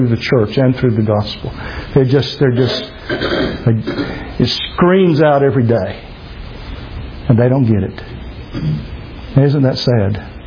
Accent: Georgia, United States; Growing up in South Georgia, in Wayne County, being a person who used to hunt and fish and be in the woods

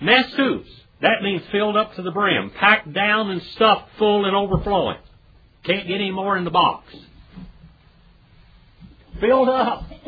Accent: United States; I use a lot of Native American illustrations because I'm an Indian. I'm one of them savages.

